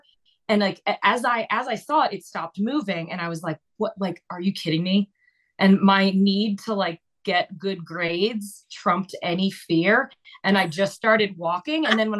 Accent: Downingtown, Pennsylvania, United States; This was in the Philly suburbs, a town called Downingtown.

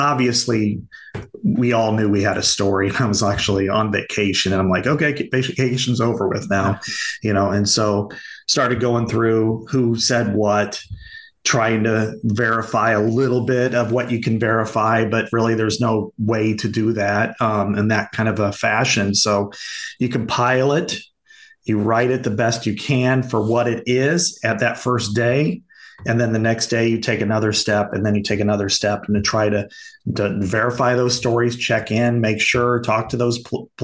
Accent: Burlington, Iowa, United States; I'm from Burlington, Iowa. My experiences, even covering the team, is different than somebody who's from Chicago or Detroit or whatever.

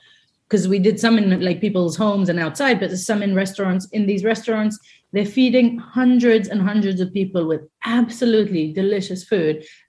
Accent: Haifa District, Israel; when we were in Haifa, which is kind of where I grew up, actually, I grew up just outside of Haifa in a little kind of village.

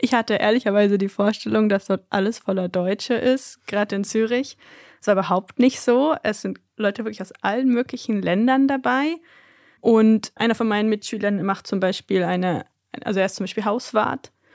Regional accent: Germany; Und eben für mich als Deutsche geht's noch eher, aber wenn du das CH schon gar nicht kennst, das gibt es ja in vielen Sprachen gar nicht, dann bist du da ganz schön beschäftigt.

